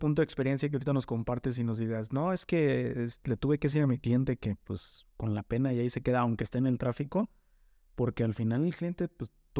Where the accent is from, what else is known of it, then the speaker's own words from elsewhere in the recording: Mexico; como buenos mexicanos, tenemos nuestro margen